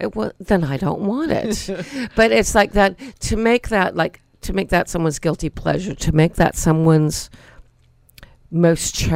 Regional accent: Rhode Island, United States; I'm from Rhode Island

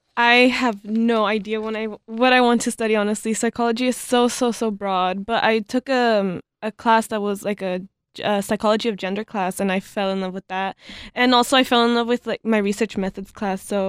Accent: California, United States; also born or lived in Washington; I was not born in California. I was born in Washington. So my parents lived here, and then my mom went to go visit her sister in Washington. So I was born in Washington, and then we came back here

